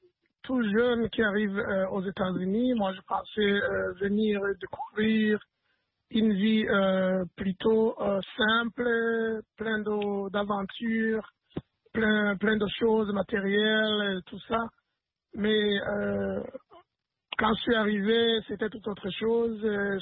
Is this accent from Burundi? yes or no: yes; Burundi; Moi, je viens du Burundi